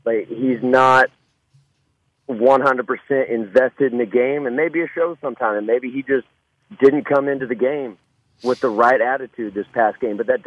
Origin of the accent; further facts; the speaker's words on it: Kansas City, Missouri, United States; I hail from Kansas City